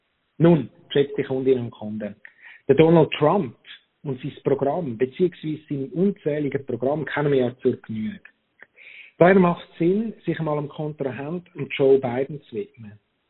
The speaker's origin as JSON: {"language": "German", "country": "Switzerland", "said": "Und ich denke, wir als Schweizer sind ja schließlich pragmatisch und abstimmungsgebunden."}